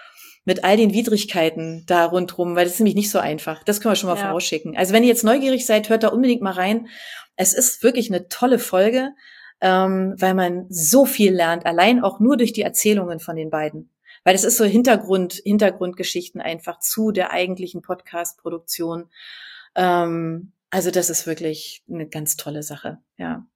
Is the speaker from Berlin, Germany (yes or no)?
yes; Berlin, Germany; aus meiner Heimat